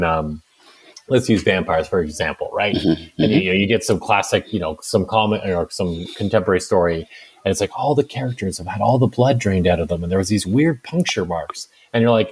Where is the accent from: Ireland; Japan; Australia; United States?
Ireland; I mean, you know, I'm Irish, so I feel like I've got some license to say this